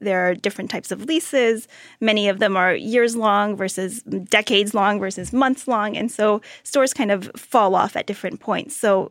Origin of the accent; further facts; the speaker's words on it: Austin, Texas, United States; I grew up in Austin, Texas, you grew up in Miami